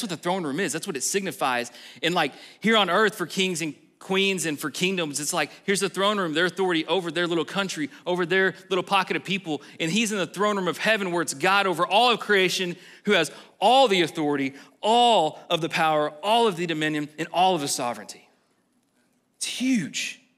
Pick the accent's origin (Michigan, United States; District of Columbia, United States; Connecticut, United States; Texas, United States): Texas, United States; If you're an English person, and I'm not, I'm from Texas